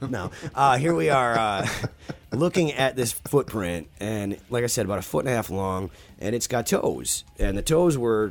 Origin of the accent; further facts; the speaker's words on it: Stanley, Wisconsin, United States; I grew up in Chippewa County, Wisconsin, it's like a small town called Stanley. That's right in the middle of Wisconsin.